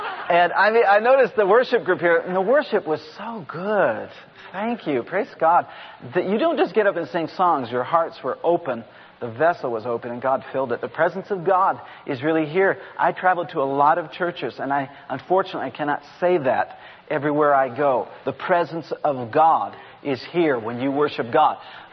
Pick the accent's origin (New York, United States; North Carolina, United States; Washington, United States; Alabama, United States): Washington, United States; Seattle; I feel a kinship with you because I grew up in Seattle and I know the Northwest.